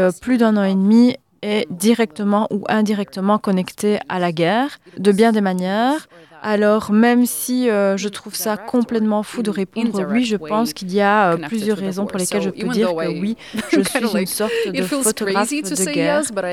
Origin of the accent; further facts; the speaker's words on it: Odesa, Odesa Oblast, Ukraine; La semaine dernière, j'étais à Odessa, dans ma ville natale